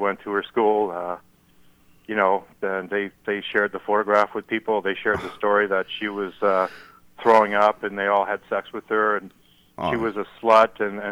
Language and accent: English; Canada; it's to me as a Canadian, it's shockingly shameful that this happened in my country.